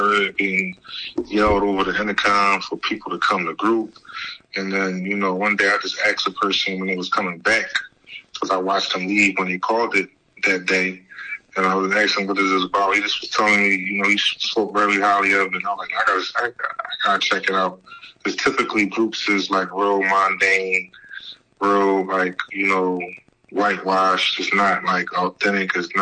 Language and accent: English; United States; born there; my parents, you know, being born and raised in Jamaica, they came over here as immigrants. I was born in the U.S.